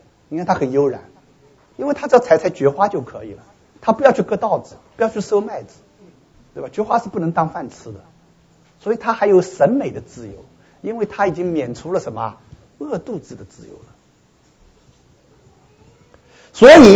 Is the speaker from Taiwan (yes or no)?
no; China; 我们中国人